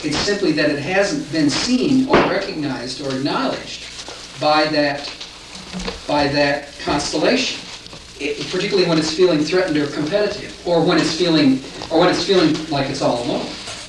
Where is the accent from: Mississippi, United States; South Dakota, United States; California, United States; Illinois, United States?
South Dakota, United States; And growing up in South Dakota puts our family somewhere behind, you know, the leading edge.